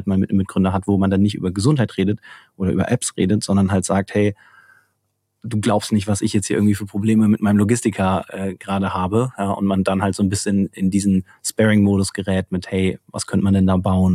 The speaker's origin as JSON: {"language": "German", "town": "Cologne", "region": "North Rhine-Westphalia", "country": "Germany", "said": "Genau, also wir sind beide aus Köln"}